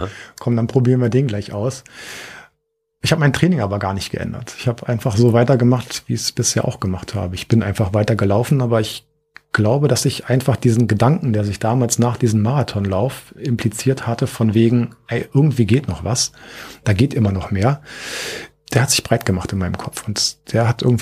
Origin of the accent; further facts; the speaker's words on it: Berlin, Germany; also ich bin gebürtiger Berliner, wohne jetzt auch schon immer in Berlin.